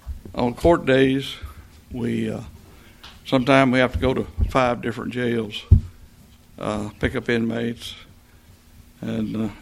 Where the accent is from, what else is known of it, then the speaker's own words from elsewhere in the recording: Kentucky, United States; I was born and raised here in Trigg County. Grew up out on a farm on the north side of Trigg County. Went to Trigg County High School, graduated from Trigg County High School.